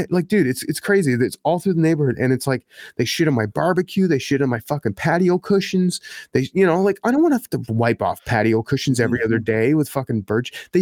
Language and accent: English; Ottawa, Ontario, Canada; Well, I grew up here, man. Mm-hmm. I grew up here in Ottawa.